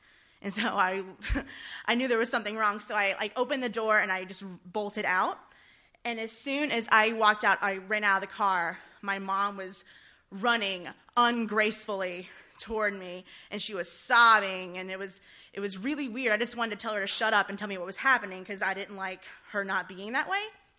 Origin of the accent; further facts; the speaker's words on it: Mississippi, United States; Well, I'm from Mississippi, and that's really all you can do there.